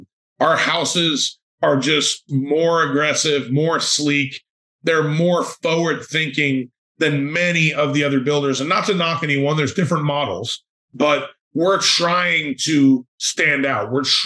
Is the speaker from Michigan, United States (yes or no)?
no; New York, United States; Well, I'm Italian and I'm from New York, so there's a few.